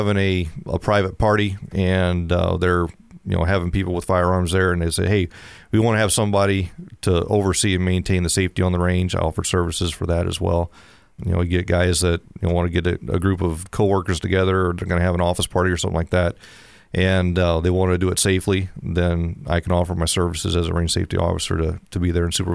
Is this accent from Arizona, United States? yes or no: no; Texas, United States; now in Michigan, United States; you can tell I'm probably not an original Youper. I grew up in Texas and moved up here and began to assimilate with the culture up here.